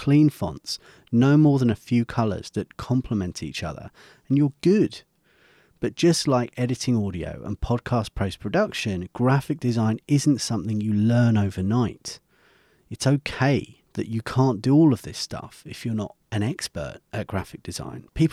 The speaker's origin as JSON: {"language": "English", "country": "United Kingdom", "said": "probably over half of those years in my home country of the UK."}